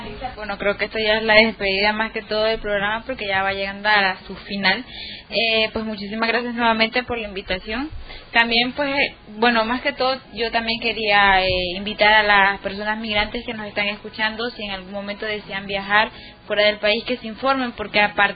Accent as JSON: {"language": "Spanish", "country": "Nicaragua", "said": "uno como migrante, como nicaragüense, lo digo porque pues"}